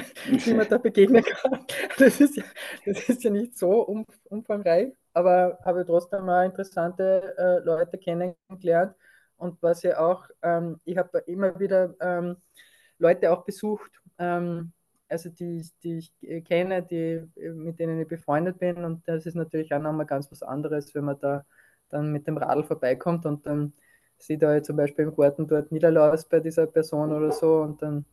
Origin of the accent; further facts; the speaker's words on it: Upper Austria, Austria; Also ich komme aus Oberösterreich